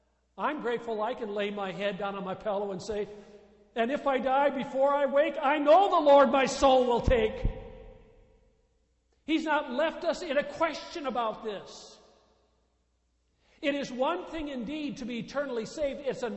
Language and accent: English; United States; I'm American through and through, and that means I like Boeing too.